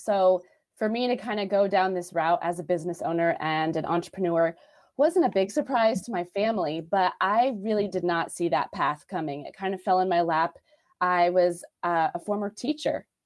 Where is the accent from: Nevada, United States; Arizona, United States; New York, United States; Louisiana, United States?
Nevada, United States; Las Vegas; now in Missouri, United States; I'm originally from Las Vegas. So go Rebels. I went to UNLV and I could not find a teaching job.